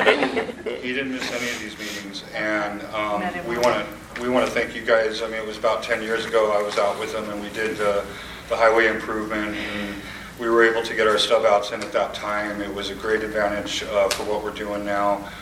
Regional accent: Las Vegas, Nevada, United States; growing up in Las Vegas and coming out here quite often

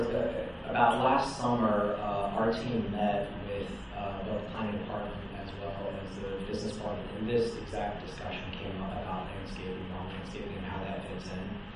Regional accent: Greece; Actually, I'm from Greece, I get it.

